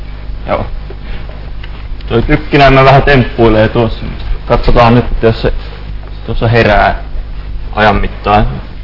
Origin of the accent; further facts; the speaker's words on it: Ostrobothnia, Finland; oon kotoisin Pohjanmaalta. Se ehkä kuuluu tässä mun murteissa.